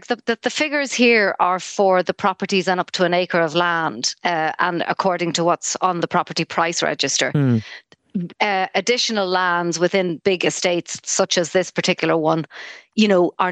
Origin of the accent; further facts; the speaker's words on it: Achill, Ireland; also born or lived in Donegal; so I grew up in Achill and Donegal.